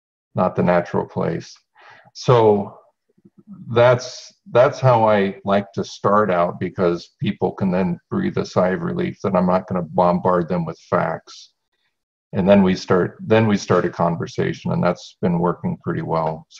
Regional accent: Minnesota, United States; I'm a scientist and I'm a Norwegian from Minnesota.

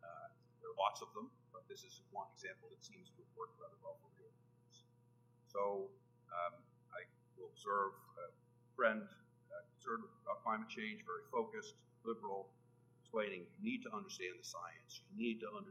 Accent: Massachusetts, United States; I'm a Republican from Massachusetts.

